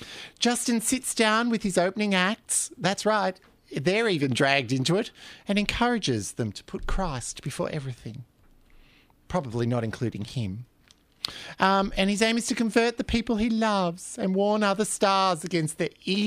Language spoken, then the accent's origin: English; United Kingdom; I'm British.